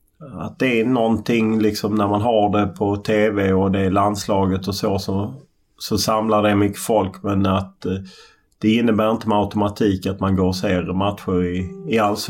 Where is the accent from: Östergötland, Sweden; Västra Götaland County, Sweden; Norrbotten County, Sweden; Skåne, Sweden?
Skåne, Sweden; Lund; Jag är uppvuxen i Lund